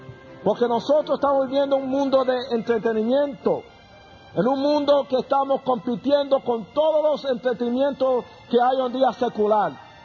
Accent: Puerto Rico; ni pertenezco a Puerto Rico, aunque soy puertorriqueño.

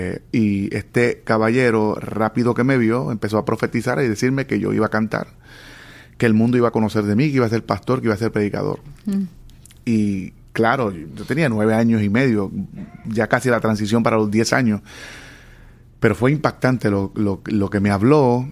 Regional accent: Puerto Rico; born there; Hace casi 50 años ya nací en Puerto Rico. Uh-huh. Nací en Puerto Rico, en un barrio humilde.

